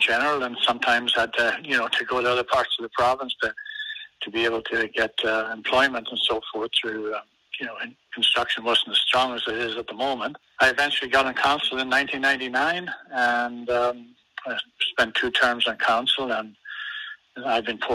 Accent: Ireland; now in Nelson, Canada; I was born and raised in Ireland and emigrated to Canada in 1967. And I ended up in Nelson, British Columbia here. And I've been here for about 44 years now.

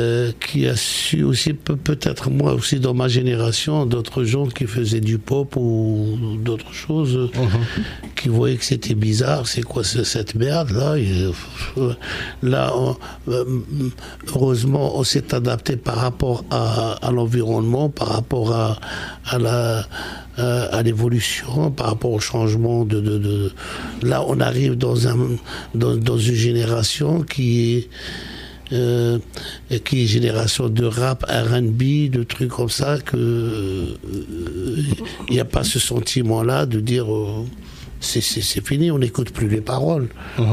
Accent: Algeria; Moi je viens de l'ouest d'Algérie déjà, ouais. On est en plus andalou

